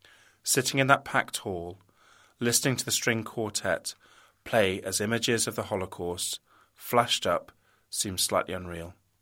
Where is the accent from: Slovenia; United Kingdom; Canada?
United Kingdom; Being British, we always mention tea, and I've proudly kept up the daily tradition of Ceylon and Assam black tea with a spot of milk in my Welsh mug